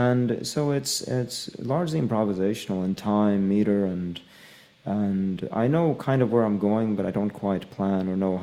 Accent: Midwest, United States; And then also then growing up in the States and the Midwest and listening to hard rock and heavy rock

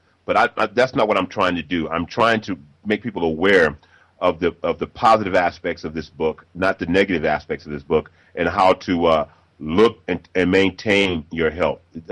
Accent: Los Angeles, California, United States; We grew up together in Los Angeles, California.

